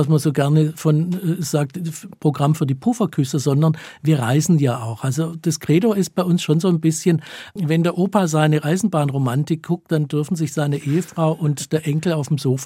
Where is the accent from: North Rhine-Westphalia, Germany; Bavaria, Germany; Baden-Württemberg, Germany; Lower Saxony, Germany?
Baden-Württemberg, Germany; Stuttgart; Ich bin in Stuttgart geboren und aufgewachsen und auch mit der Straßenbahn zur Schule gefahren.